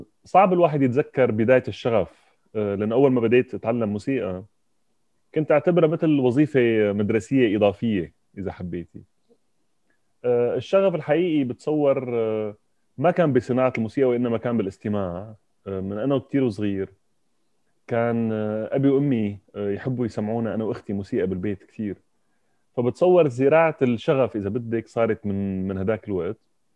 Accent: Damascus, Damascus Governorate, Syria; moved away as an adult; أنا من دمشق وعشت بسوريا أول 24 سنة من عمري، يلي هي سنوات تأسيسية حقيقية لشخصية الشخص.

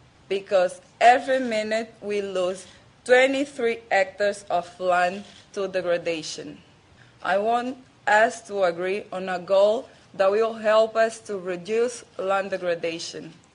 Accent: Benguela, Angola; I am from the beautiful country of Angola. I was born and raised in Benguela, where there is a town that is being affected by land degradation.

